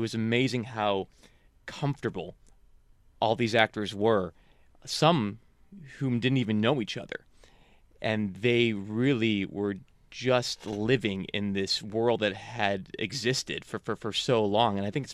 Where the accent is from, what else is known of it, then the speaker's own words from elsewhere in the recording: Florida, United States; I don't speak any Spanish, very little, which is kind of sad because I'm from Florida, and I spent 4 years working in South Florida.